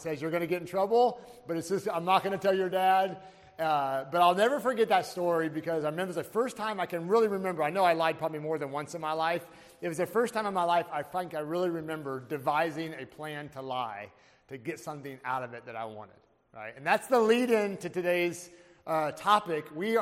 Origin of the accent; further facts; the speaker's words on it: Indiana, United States; It was really hot. I'm from Indiana.